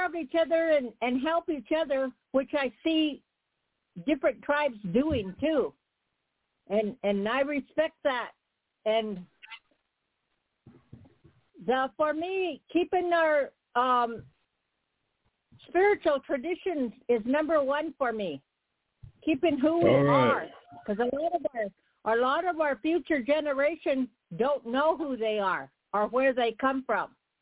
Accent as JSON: {"language": "English", "region": "Oregon", "country": "United States", "said": "I'm from Oregon."}